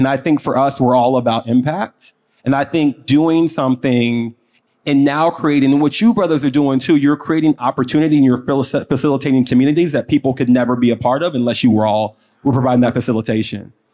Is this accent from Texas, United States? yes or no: yes; Texas, United States; My brother and I grew up in Texas, and Juneteenth was really a Texas holiday for the longest